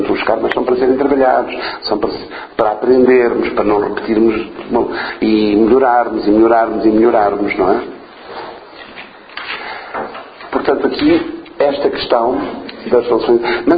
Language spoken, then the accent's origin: Portuguese; Island of Mozambique, Nampula, Mozambique; Eu cresci em Moçambique, filho de famílias com possibilidades, e a minha mãe enviou-me para, desde muito novo, porque vivíamos numa terra que era a ilha de Moçambique, onde não havia escolas